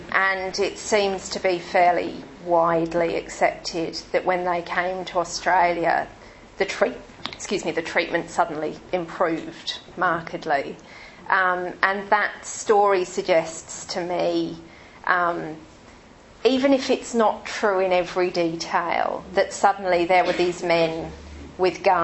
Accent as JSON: {"language": "English", "region": "England", "country": "United Kingdom", "tie": "born or raised there", "moved": "as an adult", "said": "And I grew up in England, because there's been a lot of to-ing and fro-ing in our family."}